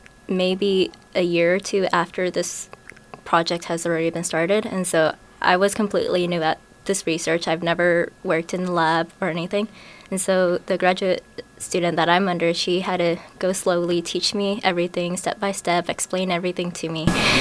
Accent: Batesville, Arkansas, United States; I grew up in Batesville, Arkansas, which is about an hour and a half from here.

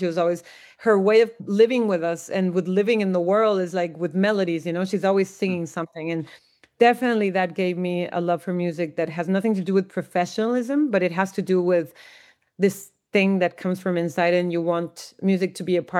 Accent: Tijuana, Baja California, Mexico; I'm from Tijuana, which is a border city. And I mean, we definitely had this mix, you know, like I think all border cities, but I grew up like in a mix of US and Mexico all together at the same time. I always studied in Mexico.

